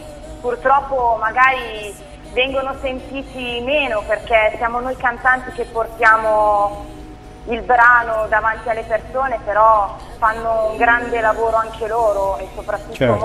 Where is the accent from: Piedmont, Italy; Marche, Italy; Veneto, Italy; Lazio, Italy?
Piedmont, Italy; Arona; come potete aver capito sono una cantante. Sono originaria di Arona, una cittadina sul Lago Maggiore, ma ormai da un bel po' di anni ho lasciato il mio lago e sono andata a vivere in provincia di Milano.